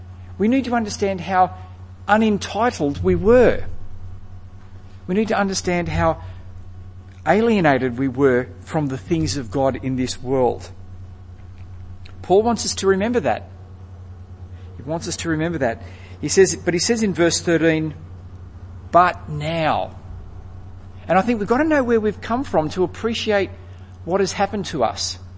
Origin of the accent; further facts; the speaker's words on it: Australia; That there was nothing about being Australian. You know how like people say, oh, Australian passport's a great passport to travel the world, and it is. It's a great passport. And we're a good country.